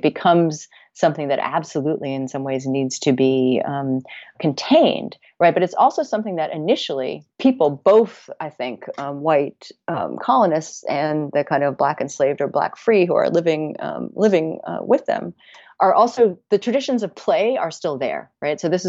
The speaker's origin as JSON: {"language": "English", "region": "Connecticut", "country": "United States", "tie": "born or raised there", "said": "one of the best sources for it is a local history written by a historian that comes from my hometown in Connecticut in the 19th century."}